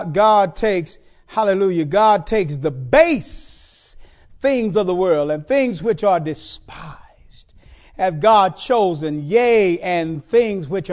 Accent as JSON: {"language": "English", "town": "Houston", "region": "Texas", "country": "United States", "tie": "born there", "said": "I was born in Sunnyside, Houston, Texas. Wasn't born in the suburbs, and I ain't ashamed of mine."}